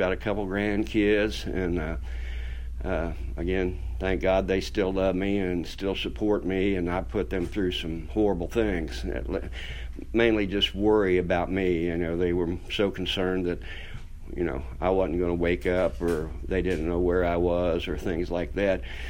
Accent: Augusta, Kentucky, United States; I'm from Kentucky, a little town up on the Ohio River called Augusta. It's a beautiful little town.

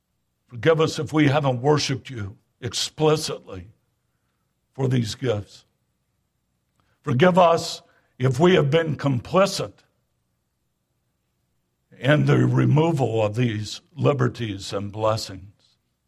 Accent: United States; Beloved, it's a good thing to be an American. I praise God that I am an American.

